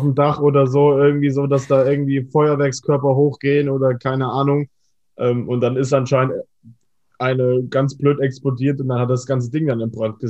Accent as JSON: {"language": "German", "country": "Germany", "said": "ich sehe das ja nochmal anders als Deutscher. Also, ich bin jetzt ja nicht in dem Land geboren oder sowas."}